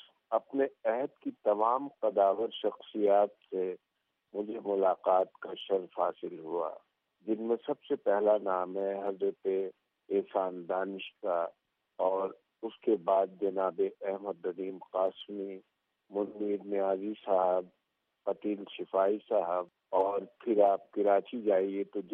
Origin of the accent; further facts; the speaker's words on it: Balochistan, Pakistan; also born or lived in Multan; کیونکہ میری پیدائش ملتان کی ہے، پھر میں وہاں سے پڑھتا پڑھتا بلوچستان اپنے والد گرامی مرحوم کے ساتھ اور والدہ مرحومہ کے ساتھ بہن بھائیوں کے ساتھ چلا گیا. باقی تعلیم میں نے بلوچستان میں حاصل کی،